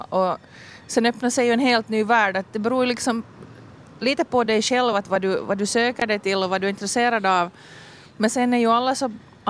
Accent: Finland; ingen av oss är härifrån hemma. Jag är från Nago och min man är från Idensalmi.

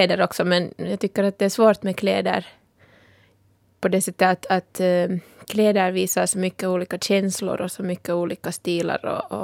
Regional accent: Kirkkonummi, Uusimaa, Finland; jag bor i Kotby. Det är jättetrevligt att bo där. Men jag har vuxit upp i Kyrkslätt. Och det är en ganska stor liksom, del av min identitet på sätt och vis. Och jag är mörkhyad. Min pappa kommer från Ghana och min mamma är finlandssvensk.

